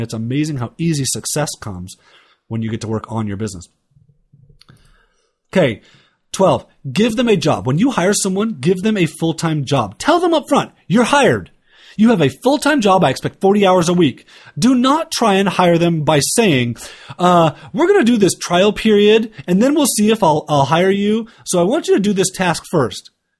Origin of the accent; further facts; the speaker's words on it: United States; I keep saying American because I'm American